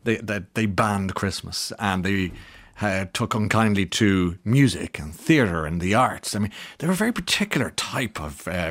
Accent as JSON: {"language": "English", "country": "Ireland", "said": "should we not, as Irish people, be rooting for Cromwell at one point as a Republican"}